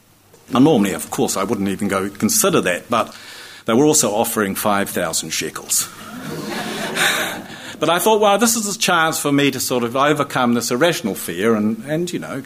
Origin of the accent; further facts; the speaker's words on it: Tapawera, Tasman, New Zealand; also born or lived in Nelson; I was born in Nelson and actually grew up at Tapawera. And my father's family were just farmers, pretty simple, nice, honest New Zealand farmers.